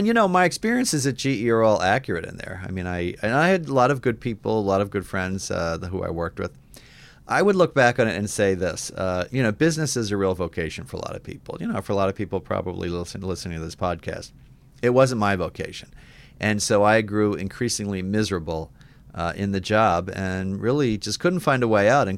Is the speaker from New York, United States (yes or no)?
no; Philadelphia, Pennsylvania, United States; I was born in Philadelphia and was raised in a family that was Catholic, but not super Catholic.